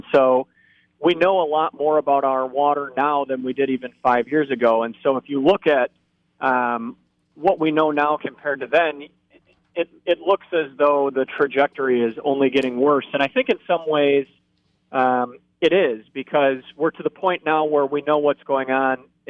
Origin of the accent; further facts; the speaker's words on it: Sioux Falls, South Dakota, United States; moved away as an adult; I am a South Dakota native. I was born and raised in the Sioux Falls area and went to school down in Vermilion. I came up to the cities in 2006